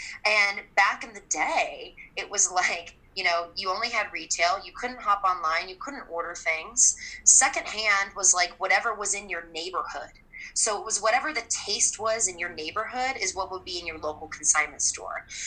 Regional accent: Kansas City, Missouri, United States; I'm from Kansas City, lower middle class.

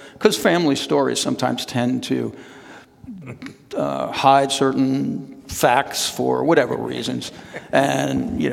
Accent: New York, United States; now in Harrisburg, United States; I come from New York. So the African-American community in New York is a whole different story than the community here in Harrisburg.

